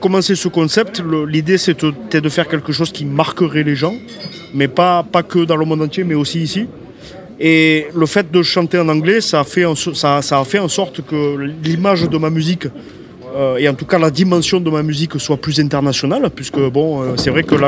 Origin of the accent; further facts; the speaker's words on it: Arles, Provence-Alpes-Côte d'Azur, France; Donc je prenais la guitare de mon frère et puis je venais dans les rues d'Arles